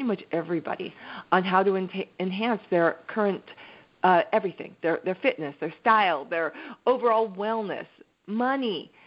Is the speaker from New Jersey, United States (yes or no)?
yes; Westfield, New Jersey, United States; now in San Francisco, United States; I've been living in San Francisco for a long time. Actually, I got here in '88. And I was born and raised in New Jersey in Westfield.